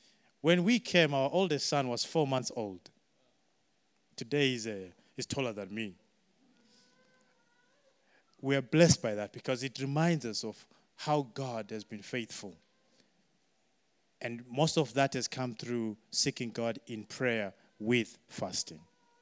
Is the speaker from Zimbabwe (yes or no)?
yes; Zimbabwe; English is a second language; moved away as an adult; now in Sheffield, United Kingdom; when we came to Sheffield, we actually did not have relatives in Sheffield. We're just from Zimbabwe. Two Zimbabweans saying we're missionaries.